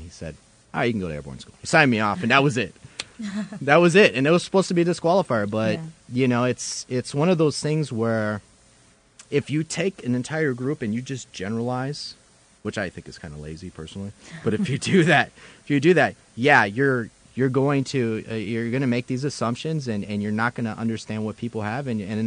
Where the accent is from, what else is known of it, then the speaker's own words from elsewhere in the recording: Minnesota, United States; I'm from Minnesota. I was in the Minneapolis MEPS station in Minnesota